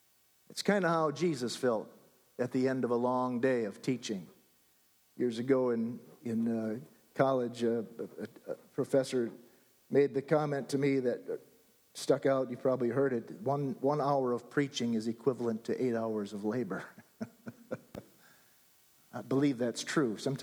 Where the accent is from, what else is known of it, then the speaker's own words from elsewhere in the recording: Minnesota, United States; But anyhow, I was raised in Minnesota and spent a lot of time on the water, in boats, fishing along the shore